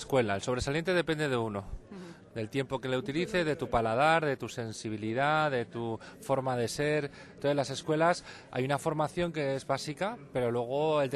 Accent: Humanes de Madrid, Community of Madrid, Spain; espero que mi pueblo también estas jornadas surjan, porque ya que Alcorcón ha tomado la bandera de hacer estas jornadas tan importantes, pues espero que Humanes también cojan esta iniciativa y teniéndome allí

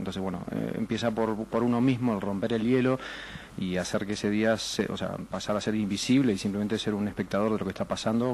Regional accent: Argentina; now in Spain; Yo soy argentino, pero pasa lo mismo en España y en Argentina.

